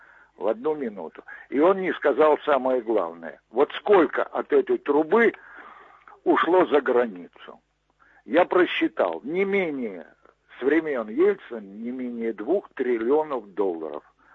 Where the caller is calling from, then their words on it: Smolensk Oblast, Russia; Я звоню из Смоленской области.